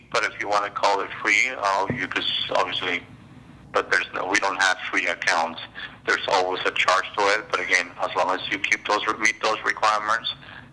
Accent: Mexico City, Mexico; now in Los Angeles, United States; No, actually I'm from Mexico City. I've been here for more than 25 years.

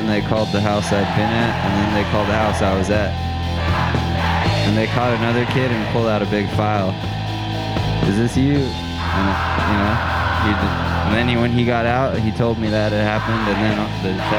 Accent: Norway; I was born in Norway. That's my homeland.

